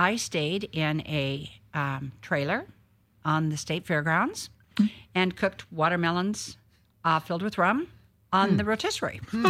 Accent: Eugene, Oregon, United States; I grew up in Oregon, Eugene, Oregon, as a matter of fact. Graduated in class of 63.

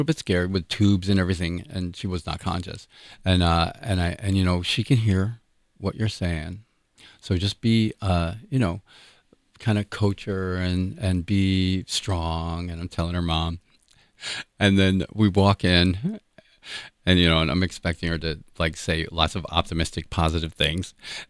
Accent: New York, United States; You know, growing up on Long Island, you don't you always want to be cool.

